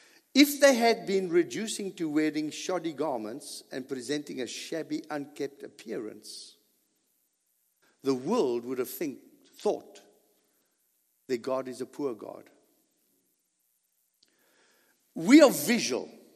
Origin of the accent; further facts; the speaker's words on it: South Africa; I call it a handbag. I'm still South African, man.